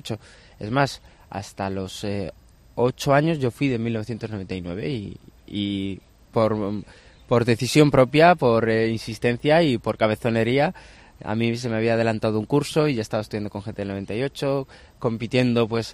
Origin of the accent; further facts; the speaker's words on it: Galicia, Spain; yo me crié en dos sitios de Galicia y el primero sobre todo éramos un conjunto de casas ahí dispersas que han agrupado para llamarlos de una forma determinada, ¿no? Se llama Linteiros